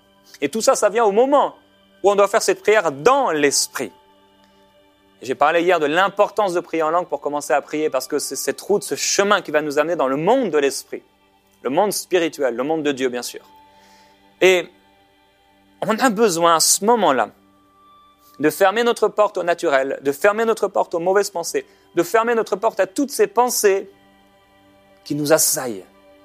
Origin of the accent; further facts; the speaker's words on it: France; Chez nous, en France